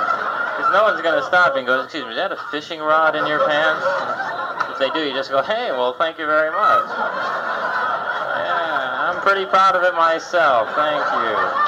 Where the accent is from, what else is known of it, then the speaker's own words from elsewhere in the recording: Los Angeles, California, United States; I'm from Los Angeles, and I wasn't able to breathe for a second until you blew that in my face, and now I feel at home.